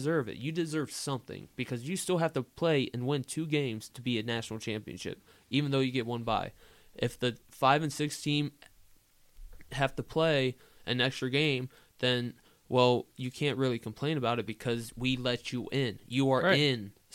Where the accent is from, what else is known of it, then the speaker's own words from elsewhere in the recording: Cleveland, Ohio, United States; But as I've gotten older, I've gotten to love my hometown Cleveland Indians.